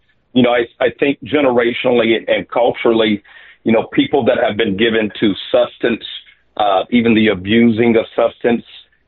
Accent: Louisiana, United States; I'm from Louisiana, and our governor is reinstitutionalized that the Ten Commandments be put in the classrooms.

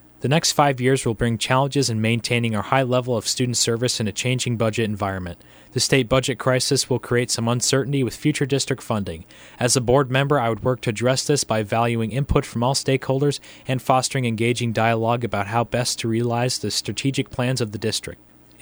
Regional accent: Palmer, Alaska, United States; I was born in Palmer and have lived in Alaska my entire life.

